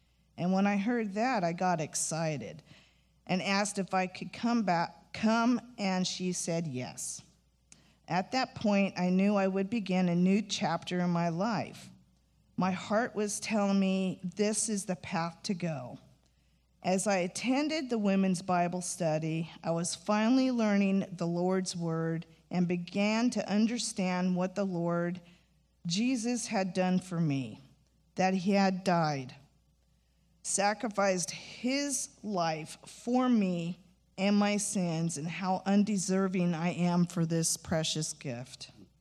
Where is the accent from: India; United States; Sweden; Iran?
United States; Santa Clara, California; as a child growing up in Santa Clara, I was raised to be Catholic. I attended church, catechism, and Catholic school as well.